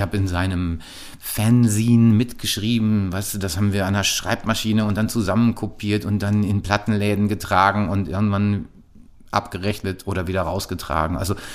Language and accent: German; North Rhine-Westphalia, Germany; Ich bin ja in einer kleinen ostwestfälischen Kleinstadt aufgewachsen